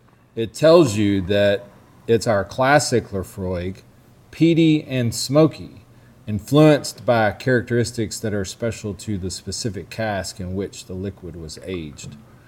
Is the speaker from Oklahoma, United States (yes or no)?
no; Kentucky, United States; Tommy and I are both born and bred in Kentucky. We don't drink scotch.